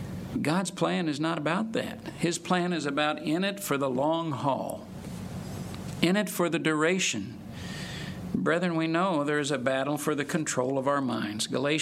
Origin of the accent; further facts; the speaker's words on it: Springfield, Missouri, United States; And I grew up in Missouri, and I spent the years from the age of 5 until about 11 in Springfield, which is just north of Branson.